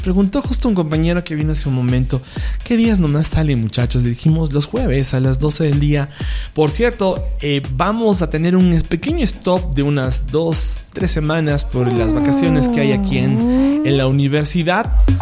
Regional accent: Cuenca, Azuay, Ecuador; now in Quito, Ecuador; Yo soy de la ciudad de Cuenca. … pero nací en Cuenca y vivo en Quito.

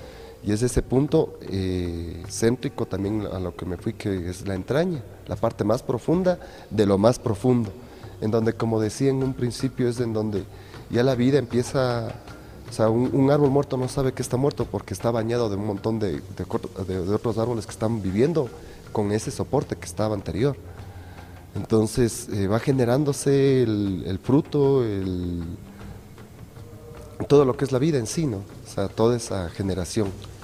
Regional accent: Quito, Pichincha, Ecuador; soy de Quito, me dedico al teatro

